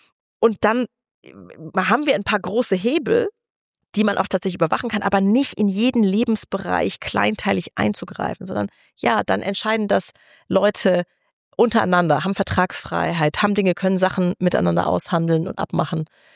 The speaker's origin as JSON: {"language": "German", "region": "Rhineland-Palatinate", "country": "Germany", "tie": "born there", "said": "Also ich bin ja gebürtige Rheinland-Pfälzerin"}